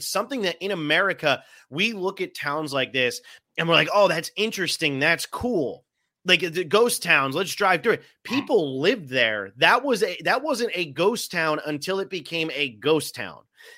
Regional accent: United States; If it's very Russian and I'm American and I've never lived in Russia, it's not going to connect with me.

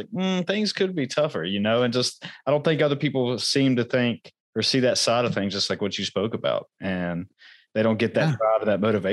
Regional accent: United States; born there; obviously I was born here in America, but you know, and I've never been outside the country yet

